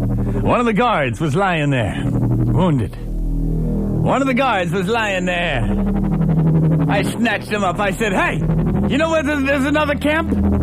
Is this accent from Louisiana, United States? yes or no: yes; Louisiana, United States; but I'm from Louisiana, number one and number two.